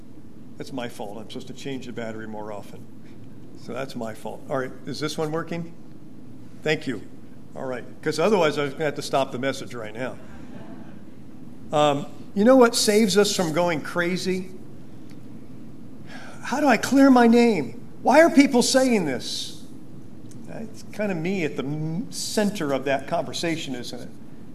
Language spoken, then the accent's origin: English; California, United States; Growing up in California, most of my relatives were in Indiana, Illinois.